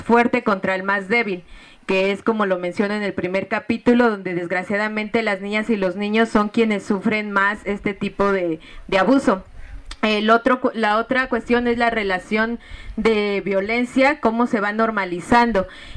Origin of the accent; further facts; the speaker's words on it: Mexico City, Mexico; yo estudié, soy de la Ciudad de México